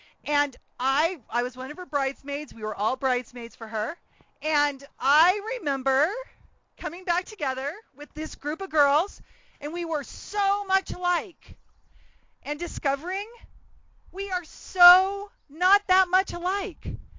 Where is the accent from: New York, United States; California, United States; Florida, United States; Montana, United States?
California, United States; I grew up in California, and I moved after fifth grade.